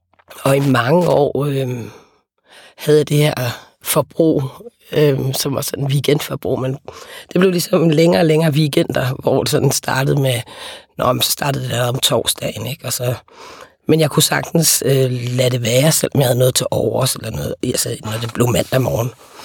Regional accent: Capital Region of Denmark, Denmark; Jeg er vokset op på Vestegnen

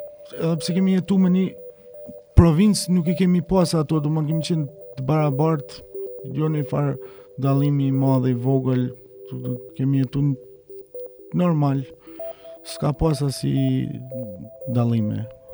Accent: Suva Reka, Prizren District, Kosovo; prej Suarekës, familjar i të zhdukurve në masakrën e Suarekës. Jam 39 vjeçar

